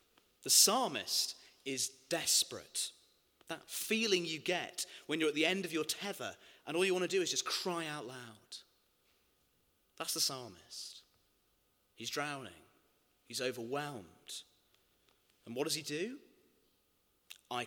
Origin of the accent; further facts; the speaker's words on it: United Kingdom; But then at the end of the day, we're British.